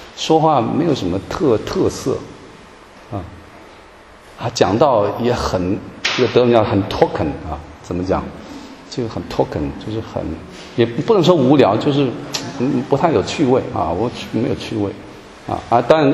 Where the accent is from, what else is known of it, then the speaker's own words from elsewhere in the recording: Hualien, Hualien County, Taiwan; 他到花莲，我的家乡花莲那边去讲